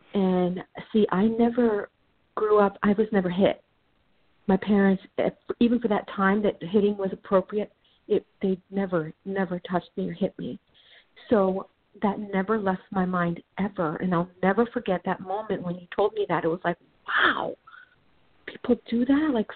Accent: Miami, Florida, United States; also born or lived in New York; I was born in New York, 1966. My parents moved to Miami. I have a brother. I grew up in a very strict household. My parents, my mother was an immigrant from Cuba. My father was from Puerto Rico.

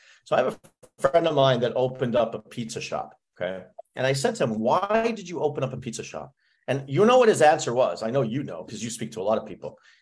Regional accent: Canada; I don't know if that's a Canadian word, I'm from Canada, but we got hosed.

